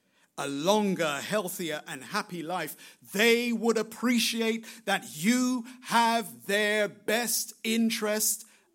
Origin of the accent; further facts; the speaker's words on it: London, United Kingdom; And I remember growing up in London